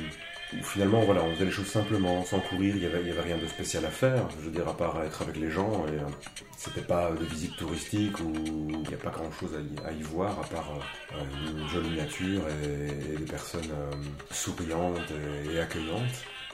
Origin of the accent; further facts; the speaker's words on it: Senegal; moved away; Moi, j'ai grandi en Afrique avec mes parents, au Sénégal, où mon papa travaillait comme coopérant.